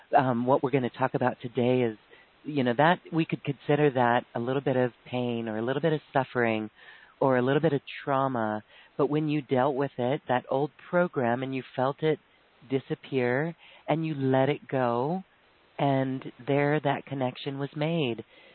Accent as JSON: {"language": "English", "town": "Boulder", "region": "Colorado", "country": "United States", "tie": "born or raised there", "said": "in my hometown, I literally was at the place where I arrived in Boulder when I was 9 months old."}